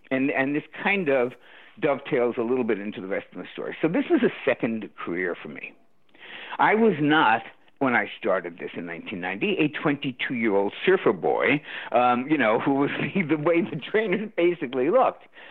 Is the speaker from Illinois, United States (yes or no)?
no; New York City, New York, United States; And then one day I was actually doing a show in my hometown of New York City